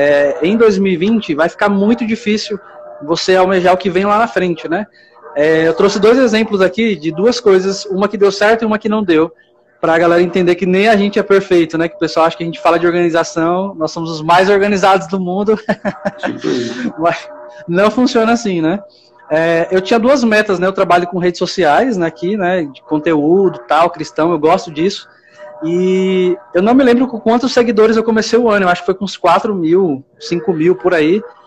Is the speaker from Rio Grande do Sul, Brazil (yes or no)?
no; São Paulo, Brazil; eu sou natural daqui de São Paulo.